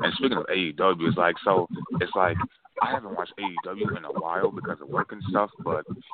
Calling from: Northville, Michigan, United States; I'm calling from Northville.

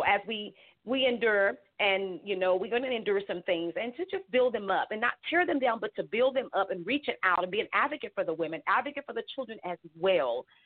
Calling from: Gonzales, Texas, United States; I'm actually calling from Gonzales, Texas

